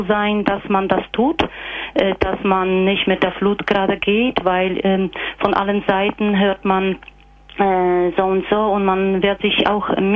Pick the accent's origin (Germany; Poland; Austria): Poland; first language Polish; German is a second language; now in Switzerland; Wie Sie gesagt haben, ich lese mit viel mit ihm in meiner Muttersprache, in Polnisch.